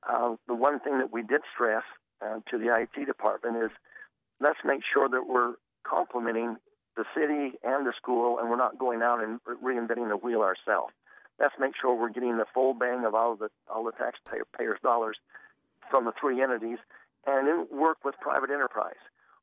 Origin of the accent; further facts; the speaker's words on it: Camas, Washington, United States; ever since I was a small kid growing up in Camas